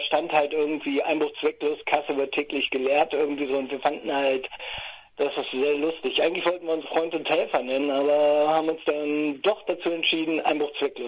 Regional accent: Einbeck, Lower Saxony, Germany; born there; Ursprünglich bin ich in Einbeck, da wo das leckere Bockbier herkommt, geboren.

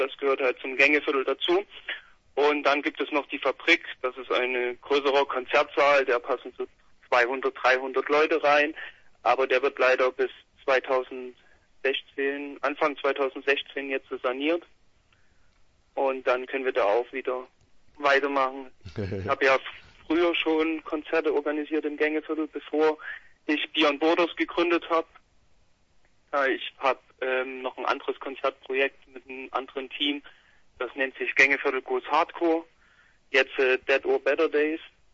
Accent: Waldkirchen, Saxony, Germany; Das ist ein kleiner Ort in Sachsen, das in Waldkirchen. Da komme ich halt auch her

